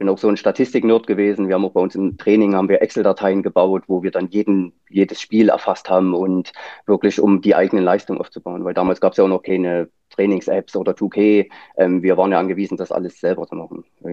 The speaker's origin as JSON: {"language": "German", "town": "Leipzig", "region": "Saxony", "country": "Germany", "said": "ich komme aus Leipzig, schön Sachsen."}